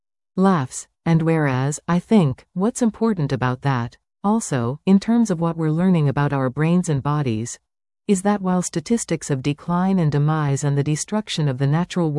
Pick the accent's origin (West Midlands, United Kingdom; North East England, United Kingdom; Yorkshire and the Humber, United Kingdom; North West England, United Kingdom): North West England, United Kingdom; Liverpool; I come from Liverpool. I come from the city of … which is a Victorian port, really, and industrial city, but it was a port.